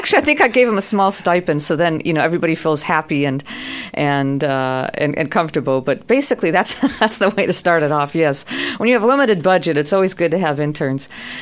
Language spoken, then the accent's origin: English; Santa Barbara, California, United States; If we grew up here in Santa Barbara, we tend to take it for granted.